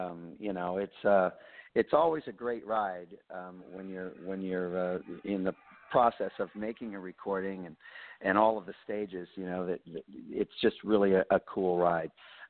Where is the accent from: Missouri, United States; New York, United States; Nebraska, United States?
Nebraska, United States; Omaha; Well, I grew up in the Midwest, and then literally right in the middle, actually, in Omaha, Nebraska.